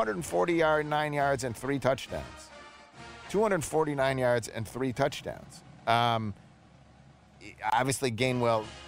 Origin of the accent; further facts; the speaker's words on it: Buffalo, New York, United States; That's my pessimism, my in-ground pessimism that comes from growing up in Buffalo.